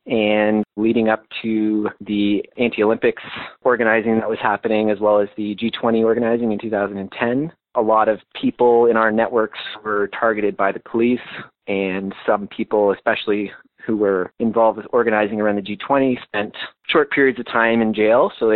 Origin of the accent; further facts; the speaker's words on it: Toronto, Ontario, Canada; also born or lived in Kingston; I grew up in Toronto and moved to Kingston to go to school